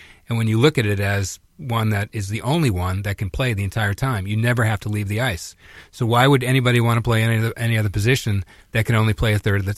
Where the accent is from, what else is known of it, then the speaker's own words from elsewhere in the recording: Norwood, Massachusetts, United States; And I was close at the time growing up in Norwood with Jack Kelly, who was the coach at Boston University at the time